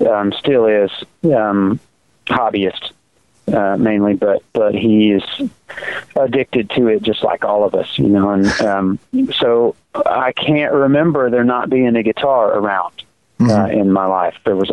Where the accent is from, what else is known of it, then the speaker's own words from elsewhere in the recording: Auburn, Alabama, United States; moved away as an adult; I graduated high school in 92, and I moved directly to Atlanta. I had friends down around that area where I grew up that were musicians.